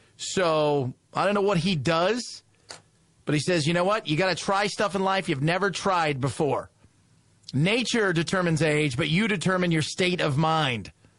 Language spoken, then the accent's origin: English; Los Angeles, California, United States; He's my inspiration to get in the business growing up in Los Angeles.